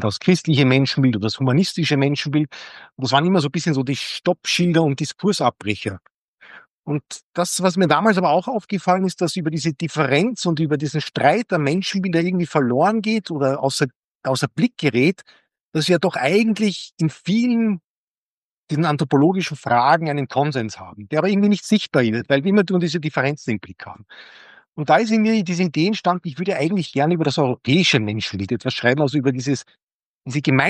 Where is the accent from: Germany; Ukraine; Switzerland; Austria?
Austria; das war mir als Österreicher gar nicht so bewusst